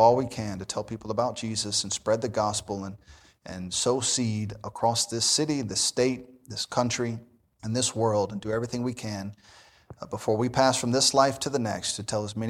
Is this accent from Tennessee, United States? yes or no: yes; Memphis, Tennessee, United States; I just assumed, I mean, I grew up in Memphis. I had two very godly great-grandmothers.